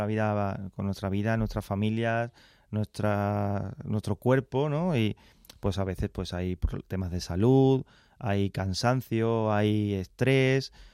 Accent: Carmona, Andalusia, Spain; yo soy de Carmona y vivía en Carmona, pero mis abuelos eran sevillanos, vivían en Sevilla

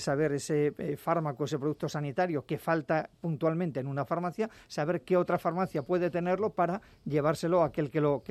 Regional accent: Spain; nosotros como país y como ciudadanos españoles nos sentimos orgullosos

